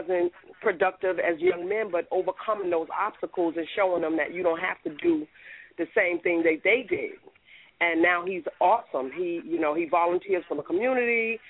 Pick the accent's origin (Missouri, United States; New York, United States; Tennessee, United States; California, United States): New York, United States; Harlem; I'm from Harlem.